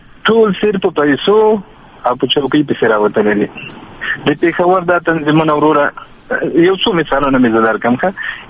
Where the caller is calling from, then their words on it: Kabul, Afghanistan; زه هم افغان يم، افغانستان مې وطن ده، په خپل وطن مې زړه بدیږي